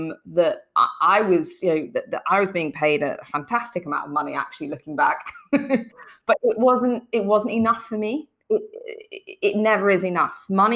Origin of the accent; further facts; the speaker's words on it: Liverpool, North West England, United Kingdom; we're originally from Liverpool, right? Our family are from Liverpool.